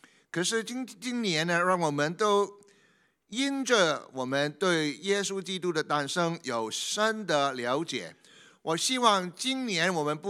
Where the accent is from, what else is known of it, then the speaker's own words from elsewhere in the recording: Hong Kong; 我是从香港来的，从香港也好